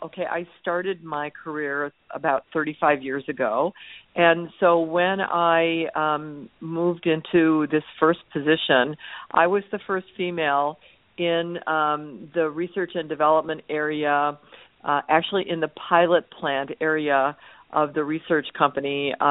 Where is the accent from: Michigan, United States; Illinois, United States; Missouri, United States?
Illinois, United States; Chicago; I'm from Chicago originally.